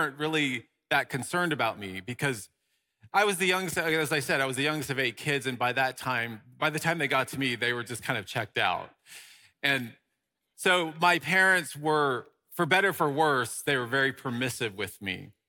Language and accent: English; Dallas, Texas, United States; especially back in the day when I grew up in Dallas, Texas, the youngest of eight kids in a Roman Catholic family.